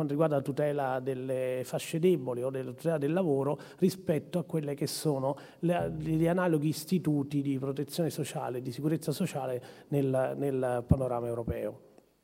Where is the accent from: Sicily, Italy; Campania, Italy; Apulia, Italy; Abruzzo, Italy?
Campania, Italy; Salerno; Come sentite dal mio accento, non sono di Bolzano, sono salernitano e ho 56 anni.